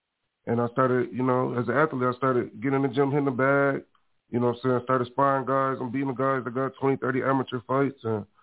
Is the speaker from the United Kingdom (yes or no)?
no; Flint, Michigan, United States; I'm from Flint, Michigan.